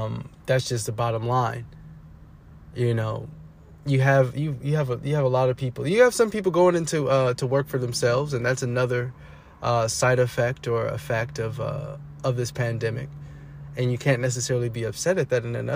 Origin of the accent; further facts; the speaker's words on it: Oakland, California, United States; And even in a city, my hometown, Oakland, we're about to lose even more officers